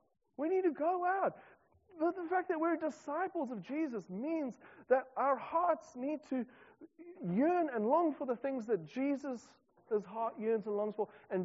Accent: South Africa; now in New Zealand; as a South African coming into New Zealand

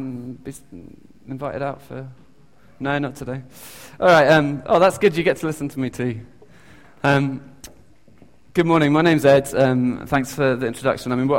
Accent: United Kingdom; I'm from the UK. You can probably hear my accent.

